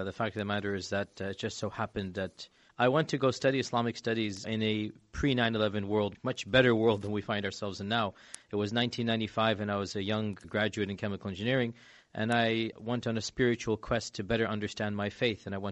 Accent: United States; I'm an American, I'm a Muslim. And I've lived in the Middle East for more than a decade. Of course, I'm born and raised in America.

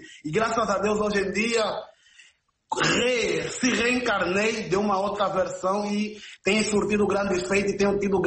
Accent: Angola; eu sou angolano, estou a desenvolver um trabalho e tudo mais.

